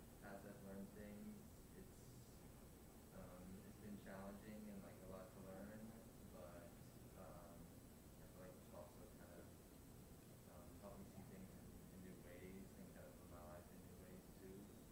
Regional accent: Wichita, Kansas, United States; also born or lived in Georgia; now in Dallas, United States; I grew up in Wichita, Kansas.

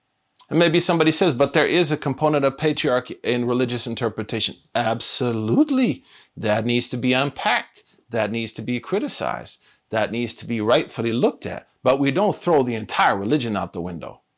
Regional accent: Oklahoma, United States; from Oklahoma who kills snakes and spiders.

